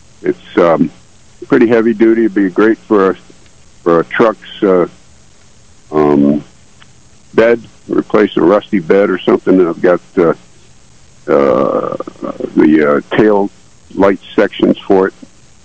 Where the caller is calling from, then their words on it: Leroy, United States; Calling from Leroy.